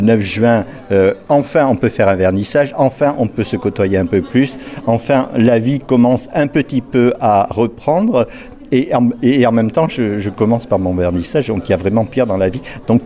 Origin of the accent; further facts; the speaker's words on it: Mont-de-Marsan, Nouvelle-Aquitaine, France; born there; je suis né à Mont-de-Marsan d'abord, parce que je connais ce lieu depuis très longtemps, j'étais tuc ici en 86 alors que j'étais encore étudiant aux Beaux-Arts